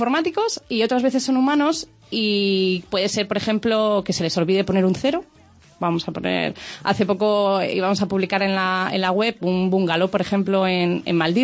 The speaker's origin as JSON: {"language": "Spanish", "town": "Santander", "region": "Cantabria", "country": "Spain", "said": "De Santander."}